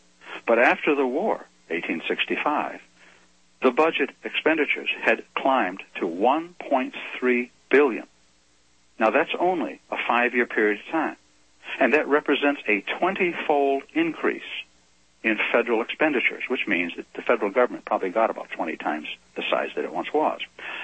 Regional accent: Maine, United States; And I come from Maine, and I didn't realize that I was one of the aggressors

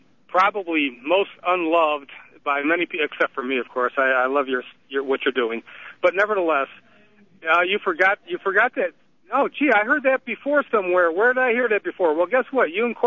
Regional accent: Arkansas, United States; I'm from Arkansas. Guy from Arkansas.

